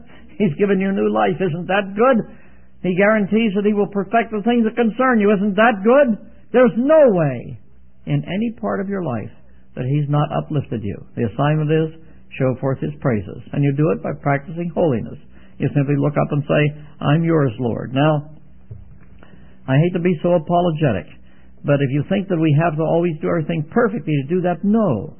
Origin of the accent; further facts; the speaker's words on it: Pittsburgh, Pennsylvania, United States; I was raised near Pittsburgh, Pennsylvania. I was actually born in Pittsburgh, and our farm was not far from Pittsburgh.